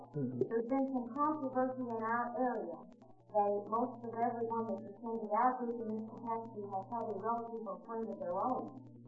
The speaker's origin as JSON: {"language": "English", "region": "Tennessee", "country": "United States", "said": "I'm the A from Tennessee."}